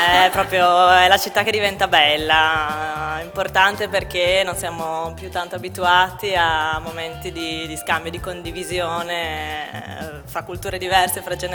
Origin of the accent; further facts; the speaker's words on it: Bologna, Emilia-Romagna, Italy; also born or lived in Paris, France; vengo da Bologna, sono nata a Parigi